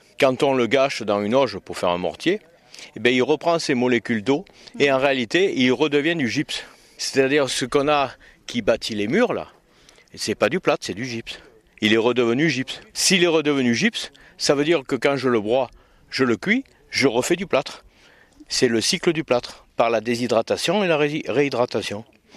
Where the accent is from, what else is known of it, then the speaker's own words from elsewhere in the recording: Orange, Provence-Alpes-Côte d'Azur, France; now in Forcalquier, France; Moi je suis originaire d'Orange, mais j'ai vécu ces 20 dernières années à Fort-Calquier.